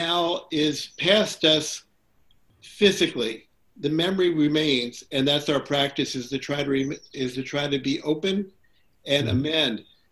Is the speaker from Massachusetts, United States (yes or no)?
no; Virginia, United States; In my hometown of Virginia, they finally removed the slave block.